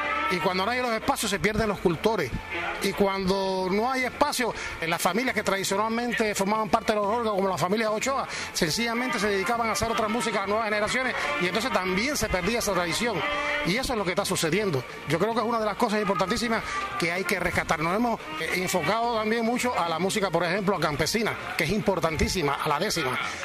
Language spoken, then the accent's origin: Spanish; Cuba; todas forman parte de esa cultura que somos los cubanos. Y entonces en Cuba